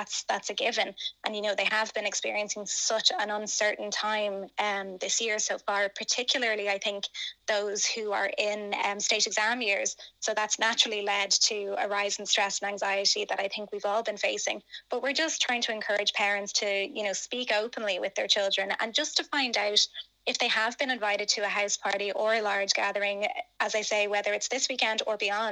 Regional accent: Ireland; as Irish people, it's against our natural instincts to stay at home

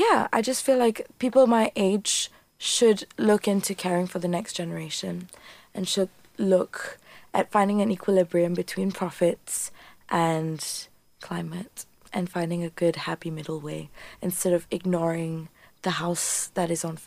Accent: Malaysia; moved away; I'm from Malaysia and I moved here and I love it here

